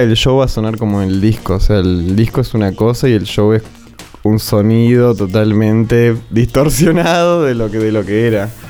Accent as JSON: {"language": "Spanish", "region": "Santa Cruz", "country": "Argentina", "lives_now": "Buenos Aires, Argentina", "said": "yo recién llegaba a vivir a Capital Federal, pues yo soy de Santa Cruz de la Patagonia. Entonces mi adolescencia ahí fue tocar en bandas de hardcore, death metal, todo eso, rock nacional"}